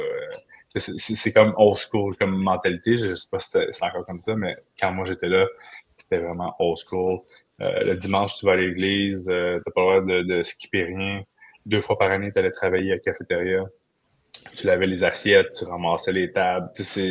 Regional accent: Quebec, Canada; De la Rive-Sud de Montréal.

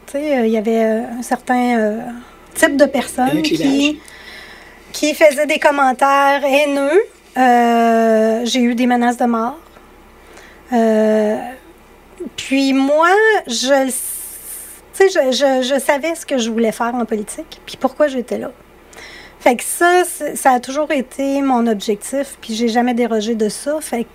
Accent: Quebec, Canada; je voulais avoir Lotbinière-Frontenac, c'était mon patelin.

